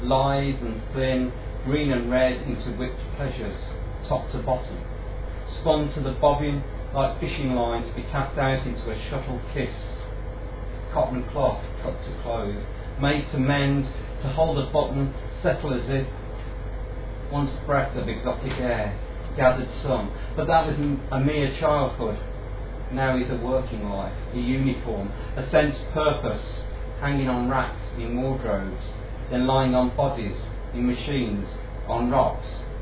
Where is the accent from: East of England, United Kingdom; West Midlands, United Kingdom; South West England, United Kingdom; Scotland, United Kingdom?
West Midlands, United Kingdom; Birmingham; born there; As Paul said, I was born in Birmingham and not Coventry, but I've never really had an affinity to Birmingham. And that's why I moved out, really.